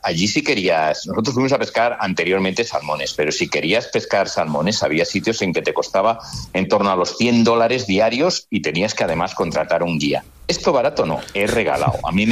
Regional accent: León, Castile and León, Spain; Nos reclaman en un sitio, nos reclaman en otro, bueno, pero somos de León.

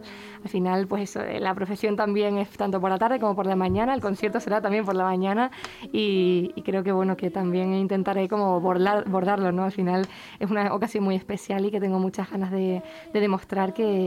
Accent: Canary Islands, Spain; ahora en esta isla, que es de mi tierra, de donde vengo y lo que me define también

